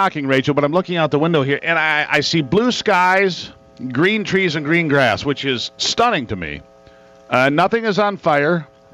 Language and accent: English; Michigan, United States; Global warming would be great for Michigan. I'll tell you why. This is my home state.